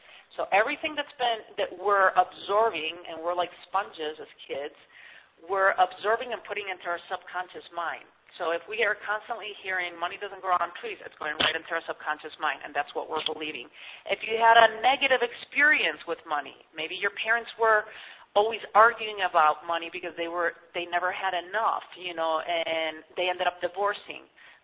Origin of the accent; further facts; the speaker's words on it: Spain; because I grew up in Spain